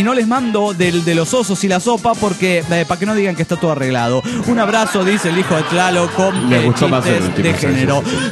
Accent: Turmero, Aragua, Venezuela; de Turmero, Venezuela.

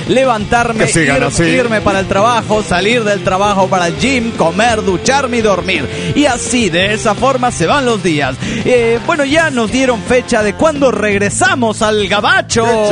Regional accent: Lima, Peru; la Semana Santa es el tiempo que más me acuerdo de mi ciudad natal, de Lima, Perú.

